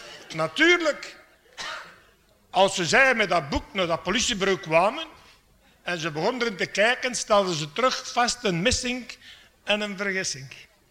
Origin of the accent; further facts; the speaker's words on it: Flanders, Belgium; accent: Waaslands; Dus ik kom van de Vlaanders en ik kan geen Nederlands. Nu spreken ze Waaslands.